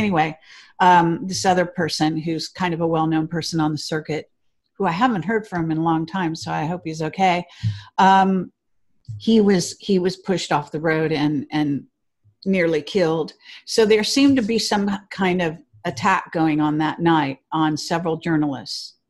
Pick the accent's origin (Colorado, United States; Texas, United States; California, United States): California, United States; Palo Alto; born there; and my mother went to Stanford, and I was born in Palo Alto. So it was right near where I was born.